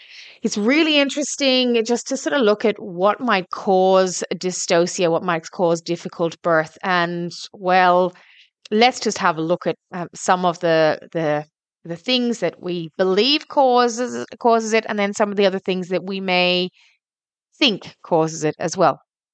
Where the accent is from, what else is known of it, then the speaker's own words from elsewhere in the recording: Ireland; growing up in Ireland